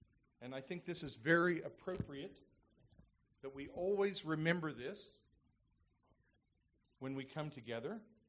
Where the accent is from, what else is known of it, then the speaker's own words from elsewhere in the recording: Iowa, United States; moved away as an adult; now in Australia; So I grew up in the United States, right in the center, in a farming area called Iowa. So just in case you wonder about my accent, I don't have a true Australian accent